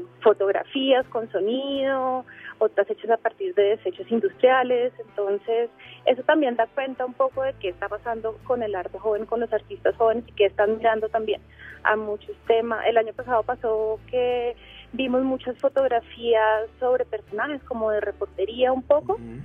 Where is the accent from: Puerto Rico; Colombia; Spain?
Colombia; somos buenos colombianos